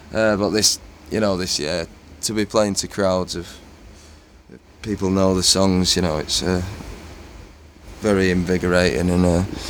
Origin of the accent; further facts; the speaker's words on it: Yorkshire and the Humber, United Kingdom; also born or lived in Burnley; I'm a bit of a mongrel in terms of location. I was born in Burnley and grew up in Yorkshire.